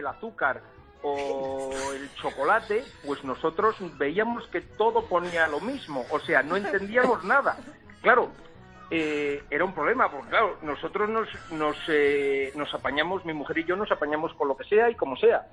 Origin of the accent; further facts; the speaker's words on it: Frómista, Castile and León, Spain; Nosotros somos de Fromista y en Fromista se nos conoce como los judíos. Es el gentilicio por el que se nos conoce a los de Fromista.